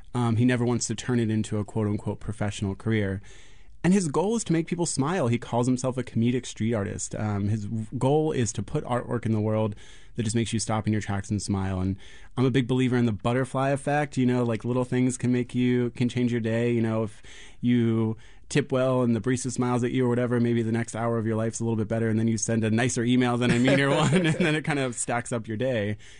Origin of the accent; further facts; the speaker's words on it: Philadelphia, Pennsylvania, United States; I grew up in Philadelphia walking around. I walk everywhere.